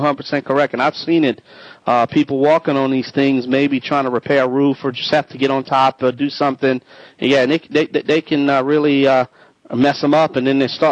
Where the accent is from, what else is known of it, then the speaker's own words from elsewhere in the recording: Louisiana, United States; From the bio land, I'm the originator, not the duplicator.